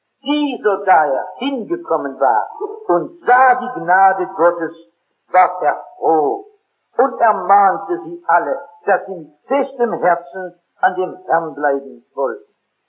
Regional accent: Northern Germany, Germany; Bei uns in Norddeutschland gibt es keine Altierdichter, nicht wahr?

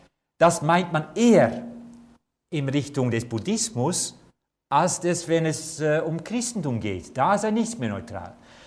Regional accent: Netherlands; German is a second language; now in Germany; Sie hören wohl, dass ich nicht hier aus der Nähe komme, sondern aus Holland. Ich bin Holländer.

